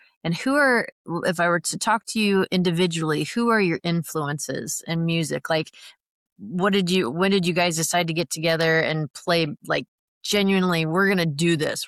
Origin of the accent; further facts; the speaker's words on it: Indiana, United States; because I'm an Indiana girl. I was born and raised here.